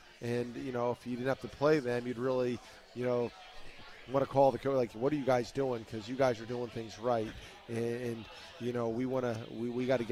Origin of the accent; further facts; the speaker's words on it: New Jersey, United States; I grew up in South Jersey. I was a huge Philadelphia Eagles fan.